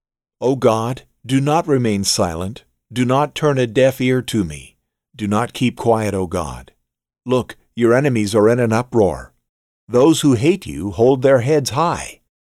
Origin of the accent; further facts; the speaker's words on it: California, United States; We've been going through quite a long drought here in my home state of California, so we need rain.